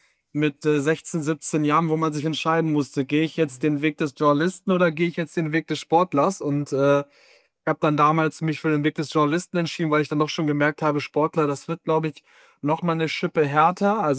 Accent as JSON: {"language": "German", "town": "Hanover", "region": "Lower Saxony", "country": "Germany", "said": "Also ich komme aus Hannover und bin nach Bochum gefahren."}